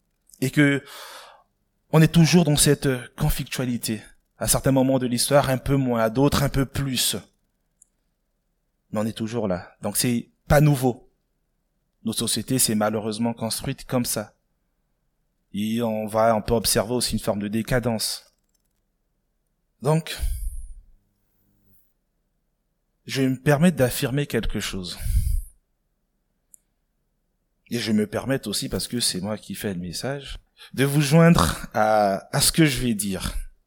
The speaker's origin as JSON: {"language": "French", "country": "Gabon", "said": "Moi, je suis originaire du Gabon"}